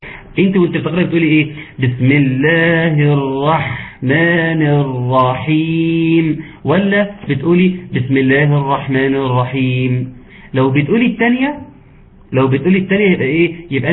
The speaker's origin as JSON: {"language": "Arabic", "country": "Egypt", "said": "طب احنا ينفع عندنا في مصر نلاقي كده كتير"}